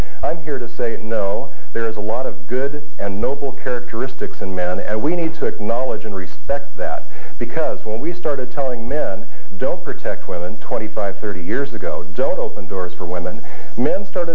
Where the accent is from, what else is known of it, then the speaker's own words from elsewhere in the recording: United States; But well, maybe in Canada it's different. I don't know. I'm from the States.